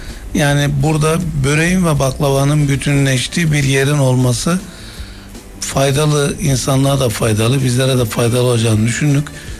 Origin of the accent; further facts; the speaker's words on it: Adana, Turkey; biz Adanalıyız tabii bizde böyle bir de jargon vardır biz Adanalıyız Allah'ın adamıyız falan diye böyle hani bir de maço kültürü de bizde güçlüdür